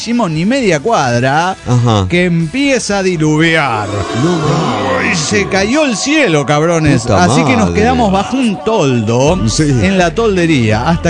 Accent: Córdoba, Argentina; de Córdoba, Argentina.

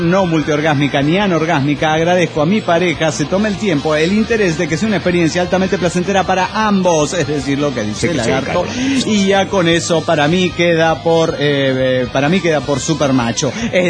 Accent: Mexico City, Mexico; now in San Felipe del Progreso, Mexico; yo crecí en el DF mexicano y escuchaba tamales oaxaqueños, la campanita de los helados

